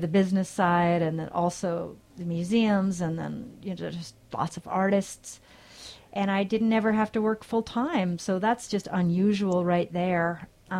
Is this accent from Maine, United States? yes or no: no; New York, United States; And, you know, I'm a New Yorker, so we are very reactive people.